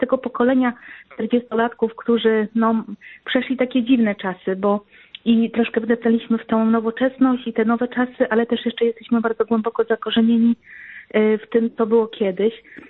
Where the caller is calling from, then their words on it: Kraków, Lesser Poland, Poland; Ja dzwonię z Krakowa.